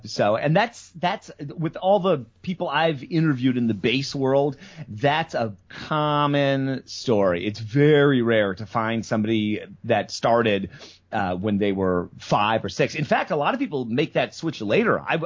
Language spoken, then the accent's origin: English; South Dakota, United States; And I grew up in South Dakota. So I was like South Dakota teenage punk rock scene